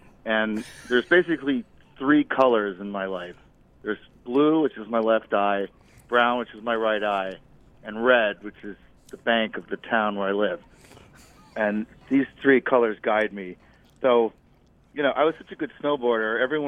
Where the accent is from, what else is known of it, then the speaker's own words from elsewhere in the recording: Red Bank, New Jersey, United States; I'm from Red Bank, and I wish I had siblings.